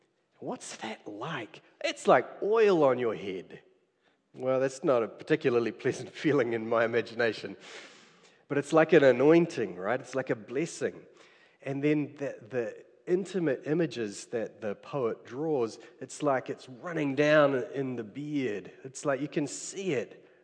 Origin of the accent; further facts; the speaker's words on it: Cambridge, Waikato, New Zealand; That's all just to say I'm from Cambridge, and my wife and children have come here today, and we come from Rally Street, so greetings to you all from Rally Street.